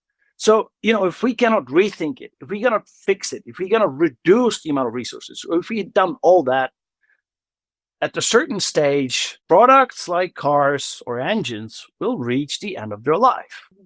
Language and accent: English; Prague, Czechia; I was an advisor to the mayor of Prague for 4 years, making my hometown more circular.